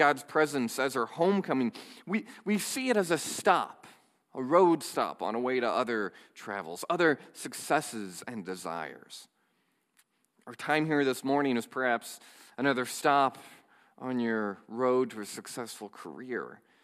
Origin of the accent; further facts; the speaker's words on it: Milwaukee, Wisconsin, United States; I'm from the Milwaukee area.